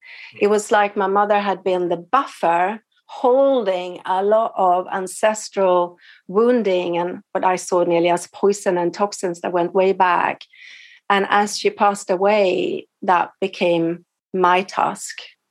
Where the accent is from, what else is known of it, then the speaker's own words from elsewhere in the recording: Stockholm, Stockholm County, Sweden; go back home to Stockholm. I was living in London at the time. And then, so the next day I was in my hometown